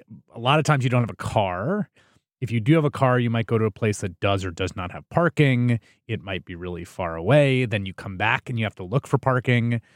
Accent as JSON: {"language": "English", "town": "New York City", "region": "New York", "country": "United States", "tie": "born or raised there", "also_born_or_lived": "Chicago / Washington, D.C.", "said": "I'm actually from New York City. I'm a city kid, born and raised in the Bronx, and I've always been a city denizen"}